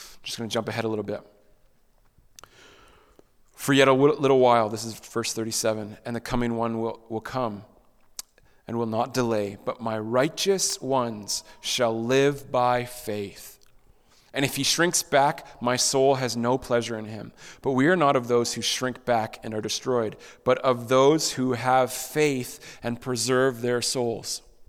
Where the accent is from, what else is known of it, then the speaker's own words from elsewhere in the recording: Ontario, Canada; I'm from Ontario, and Ontarians don't know anything about Alberta.